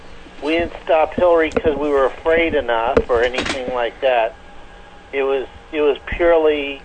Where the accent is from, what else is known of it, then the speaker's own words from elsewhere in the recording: Orange, California, United States; from Orange, California.